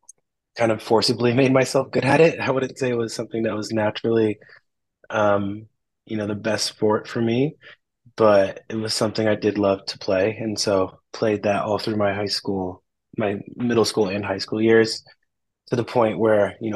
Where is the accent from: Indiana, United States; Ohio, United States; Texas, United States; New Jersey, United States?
Texas, United States; San Antonio; also born or lived in Houston; So I grew up in Texas. So I was born in Houston. My parents split when I was like one or two, and then I moved to San Antonio, Texas, where I, predominantly grew up